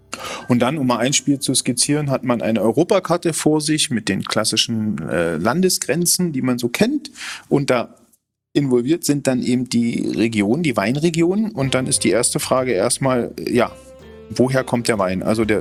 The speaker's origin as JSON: {"language": "German", "country": "Germany", "said": "Also wenn ich die Kollegen höre, die international noch mehr unterwegs sind, dann höre ich oft die Meinung, dass wir Deutschen doch recht weit hinten sind."}